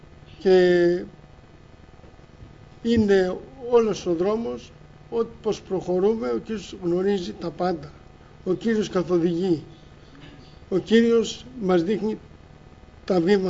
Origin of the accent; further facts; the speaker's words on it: Volos, Thessaly, Greece; now in Athens, Greece; κατάγομαι και εγώ, έχω καταγωγή από το Πήλιο, χρόνια και εγώ παιδί μεγάλωσα μέσα στην εκκλησία του Βόλου.